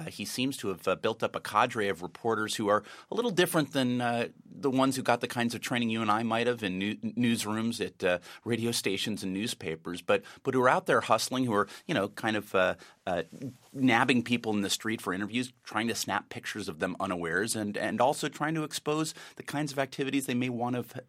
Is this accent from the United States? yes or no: yes; California, United States; I grew up in Southern California.